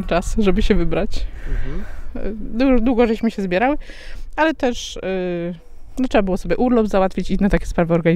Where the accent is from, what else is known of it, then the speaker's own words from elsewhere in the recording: Złoczew, Łódź Voivodeship, Poland; Jesteśmy ze Złoczewa.